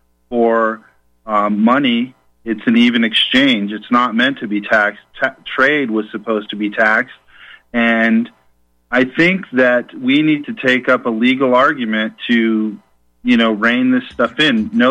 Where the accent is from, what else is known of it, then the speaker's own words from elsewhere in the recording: Boston, Massachusetts, United States; I'm from South Boston. Maybe it's time to throw some stuff into the bay.